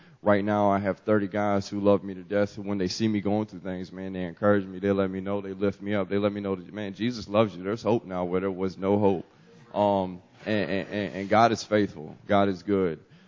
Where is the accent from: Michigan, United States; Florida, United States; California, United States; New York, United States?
Florida, United States; Tallahassee; I'm actually from Tallahassee, Florida. Matter of fact, I'm from right around the corner here.